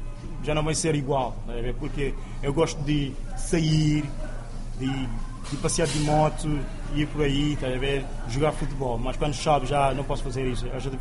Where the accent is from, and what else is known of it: Cape Verde